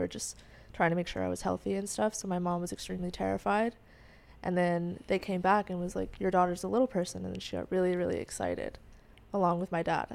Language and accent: English; Florida, United States; I grew up in Florida.